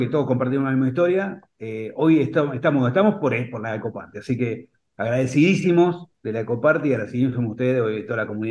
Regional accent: La Plata, Buenos Aires Province, Argentina; Yo soy de La Plata, así que era doble gasto

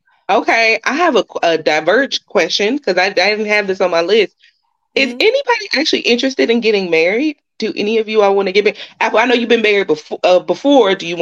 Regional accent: the South, United States; Of course I can cook. I'm from the South.

